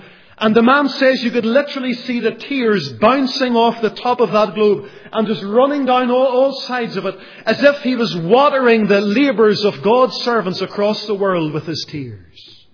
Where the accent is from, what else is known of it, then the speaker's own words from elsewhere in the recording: Lisburn, Northern Ireland, United Kingdom; the church I grew up in Lisburn